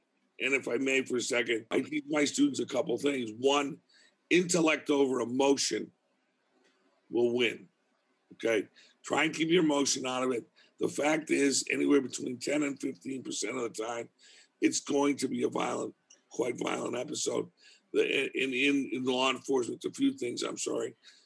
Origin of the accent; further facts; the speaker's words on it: Boston, Massachusetts, United States; accent: Boston; Excuse my Boston accent